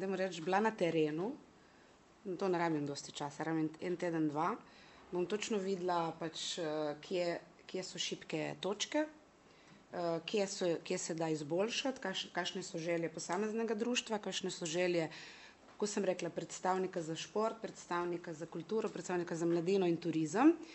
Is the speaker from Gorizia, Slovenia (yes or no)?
yes; Gorizia, Slovenia; Prihajam iz Brd, po izobrazbi sem komunikologinja.